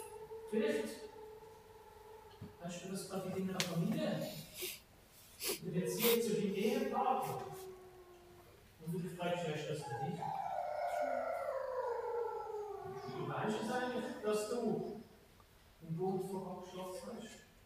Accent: Zurich, Switzerland; now in Bern, Switzerland; Ein fremder Dialekt, Als Zürcher in Bern weiss man, wie das er ist.

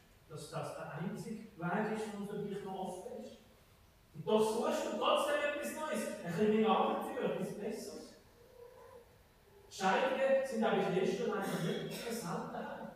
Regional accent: Zurich, Switzerland; now in Bern, Switzerland; Ein fremder Dialekt, Als Zürcher in Bern weiss man, wie das er ist.

